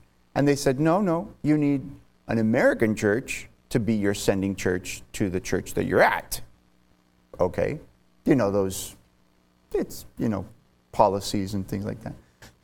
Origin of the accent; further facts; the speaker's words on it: Spain; my parents were missionaries in Spain for many, many years. And I grew up in Spain, right? So I've actually got dual citizenship.